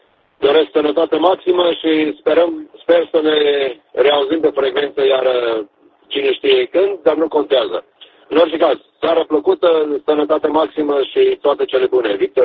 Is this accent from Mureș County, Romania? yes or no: no; Timiș County, Romania; Și eu sunt din Banat, dar din Banat o românesc pe lângă Timișoara.